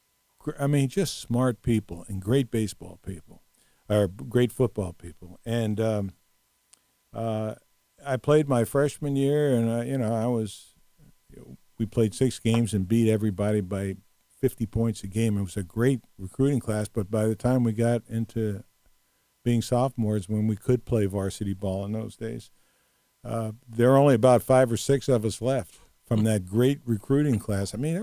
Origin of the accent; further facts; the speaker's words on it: Los Angeles, California, United States; And, you know, growing up in Los Angeles in the late 50s was absolutely the most incredible time.